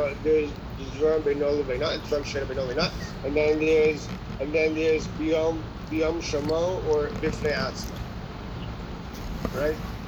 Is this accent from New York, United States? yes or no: yes; New York, United States; I recall this growing up in Borough Park.